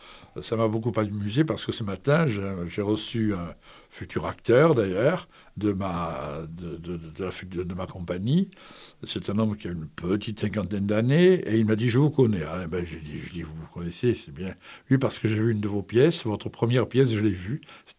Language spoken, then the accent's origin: French; Montpellier, Occitanie, France; je suis descendu chez moi, à Montpellier, au 14 boulevard Louis Blanc, où j'étais né.